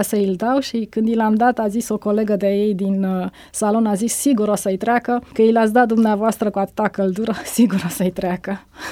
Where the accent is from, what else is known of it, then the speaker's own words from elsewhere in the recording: Romania; el era bucuros că sunt din România, așa că sunt din Balcani